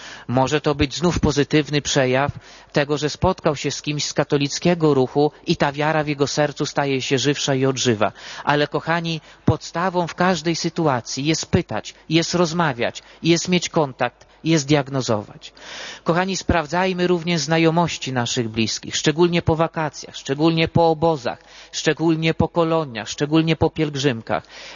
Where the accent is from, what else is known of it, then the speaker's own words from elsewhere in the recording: Węgrów, Masovian Voivodeship, Poland; Miałem przykład spod swojej miejscowości, spod Węgrowa, ze wschodu Polski, skąd pochodzę.